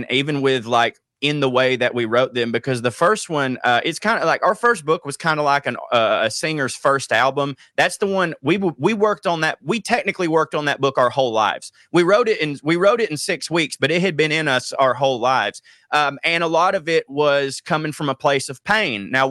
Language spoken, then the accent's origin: English; the South, United States; growing up in the South, everyone is like, I'm Scots, Irish, Cherokee, or, you know, I got Scottish, whatever.